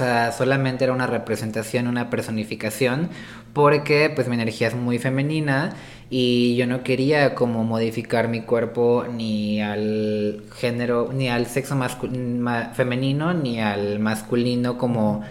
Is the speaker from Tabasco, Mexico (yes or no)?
no; Xalapa, Veracruz, Mexico; born there; now in Coatepec, Mexico; Tengo 28 años, creo que ya lo dije, y pues nada, nací aquí en Jalapa, vivo en Coatepec